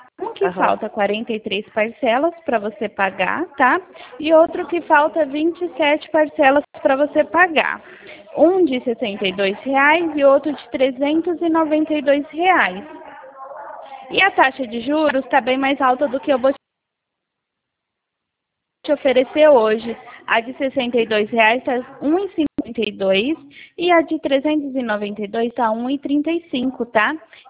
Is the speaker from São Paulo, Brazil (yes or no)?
yes; São Paulo, Brazil; Eu sou do estado de São Paulo